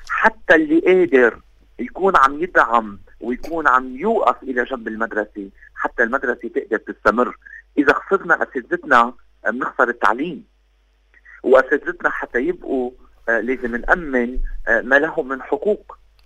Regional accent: Lebanon; ويرحم بلدنا لبنان ومواطنينا

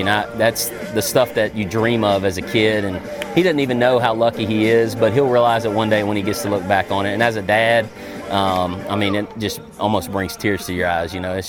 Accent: Texas, United States; In West Texas, we're from East Texas, where it's kind of normal, but in West Texas, the wind's blowing every day, maybe 50 miles an hour.

